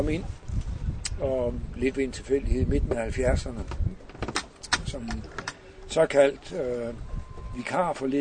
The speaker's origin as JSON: {"language": "Danish", "town": "Aarhus", "region": "Central Denmark Region", "country": "Denmark", "tie": "born or raised there", "lives_now": "Samsø, Denmark", "said": "Og det startede med, at jeg er gammel Aarhus-dreng. Og voksede op på fiskerihavnen og fik min første båd som 14-årig."}